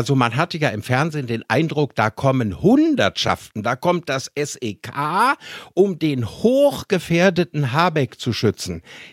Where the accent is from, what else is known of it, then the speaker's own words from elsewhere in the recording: Germany; Und das finde ich langsam das Schlimmste, was mir als Deutscher passiert, wenn ich im Ausland bin.